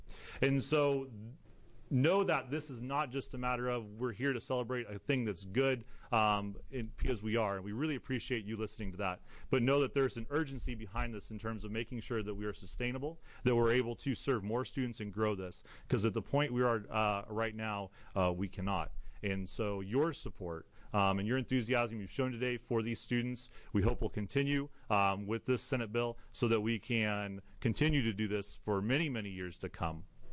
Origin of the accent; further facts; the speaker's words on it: Sutherlin, Oregon, United States; from Sutherland, Oregon.